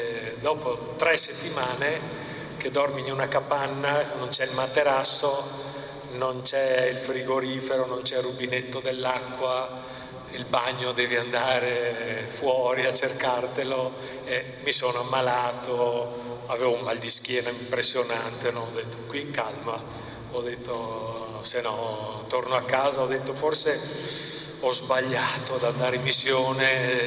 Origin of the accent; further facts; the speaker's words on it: Pordenone, Friuli-Venezia Giulia, Italy; now in Ethiopia; Sono di Pordenone, sono missionario in Etiopia da ormai 16 anni, in Africa, questo grande paese.